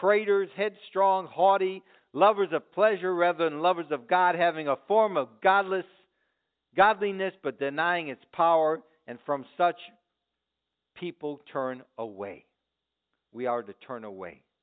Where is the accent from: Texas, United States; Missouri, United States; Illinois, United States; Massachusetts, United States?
Illinois, United States; Chicago; moved away as an adult; You know, I grew up in Chicago, okay? I left Chicago when I was 18, and yes, there was always crime.